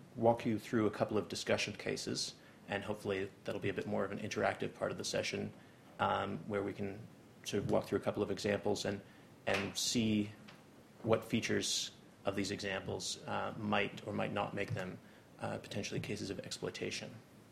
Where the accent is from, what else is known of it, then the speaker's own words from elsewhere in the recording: Canada; As you can hear from my accent, I am from Canada.